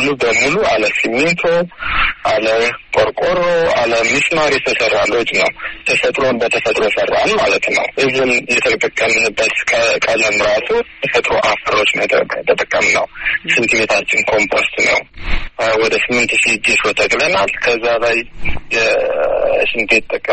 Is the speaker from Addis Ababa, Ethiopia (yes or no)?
yes; Addis Ababa, Ethiopia; also born or lived in Dega Damot; ጎጃም ደጋ ዳሞት ወረዳ ነው የተወለድኩትኝ። ጣመ ጊዮርጊስ የሚባል ቤተክርስቲያን አለ እዛ አካባቢ። በ8 ዓመቴ ወደ አዲስ አበባ ወንድሞች አመጡኝ የተሻለ ትምህርት እንድማር እና ከ14 ዓመት በኋላ ነው ወደ ገጠር የተመለስኩት።